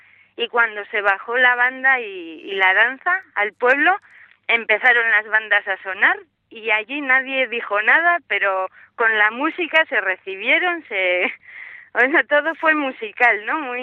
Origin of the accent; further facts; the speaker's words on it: Monterrey, Nuevo León, Mexico; yo vengo de Monterrey, que la cultura es más cerrada también, o son más serios.